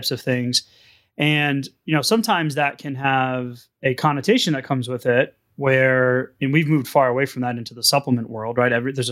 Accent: New England, United States; now in Texas, United States; It's cold 3 months out of the year here in Texas. And some of you are going to laugh. I'm from New England. I get it. 100 inches of snow a year. I used to shovel.

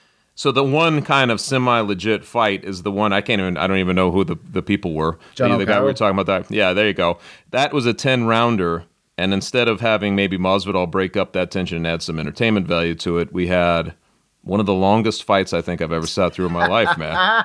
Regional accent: Denver, Colorado, United States; I still remember growing up in Denver, I was very young

